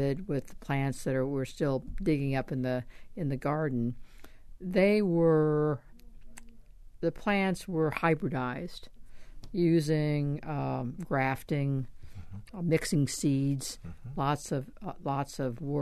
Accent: Indiana, United States; And when I was growing up in Indiana, we put little bags over the top of corn

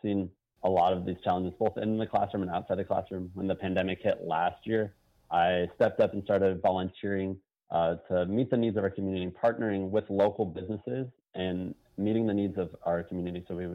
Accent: Spokane, Washington, United States; I was born and raised here in Spokane District 3 in Indian Trail.

